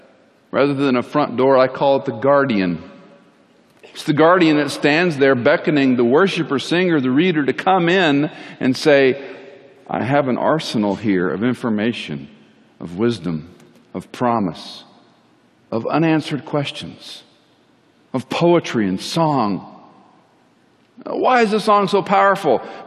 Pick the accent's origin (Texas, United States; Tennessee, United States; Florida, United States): Texas, United States; I grew up in Texas, and if you say, bless your heart, you know what that means?